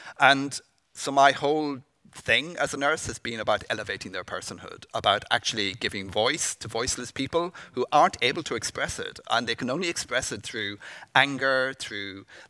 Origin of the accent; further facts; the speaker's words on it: Ireland; also born or lived in United Kingdom; now in Sydney, Australia; I'm Irish and in the UK, and been in this role for about 2 years here in Sydney.